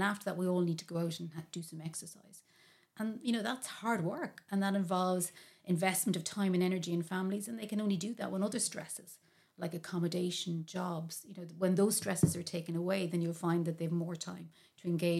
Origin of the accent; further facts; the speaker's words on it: Ireland; I feel strongly that there are things we do really well as Irish people, and that's something we need to call out.